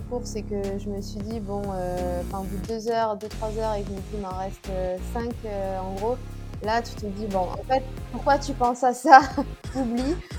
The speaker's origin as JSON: {"language": "French", "town": "Toulouse", "region": "Occitanie", "country": "France", "lives_now": "Aix-en-Provence, France", "said": "je suis toulousaine. J'habite à Aix-en-Provence depuis maintenant 10 ans."}